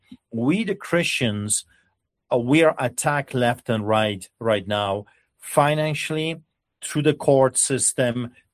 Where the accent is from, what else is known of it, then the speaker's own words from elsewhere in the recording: Poland; growing up in Poland, listening from grandparents